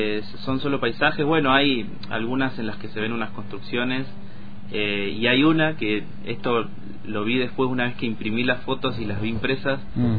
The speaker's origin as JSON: {"language": "Spanish", "town": "Trelew", "region": "Chubut", "country": "Argentina", "tie": "born or raised there", "said": "Soy nacido y criado allá en Trelew, en Chubut, y hay muchos lugares que incluso yo habiendo crecido allá no conozco"}